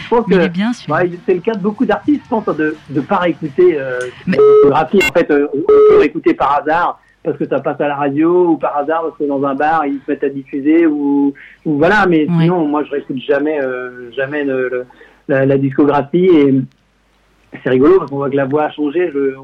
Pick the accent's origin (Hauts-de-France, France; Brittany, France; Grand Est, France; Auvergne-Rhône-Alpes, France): Brittany, France; Plédran; moi je suis de Plédran à côté de Saint-Brieuc à la base